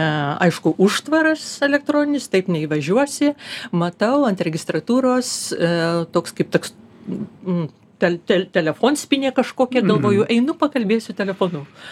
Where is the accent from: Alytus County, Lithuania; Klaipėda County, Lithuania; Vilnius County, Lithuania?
Vilnius County, Lithuania; Vilnius; Aš lenkiškai suprantu, aš vilnietė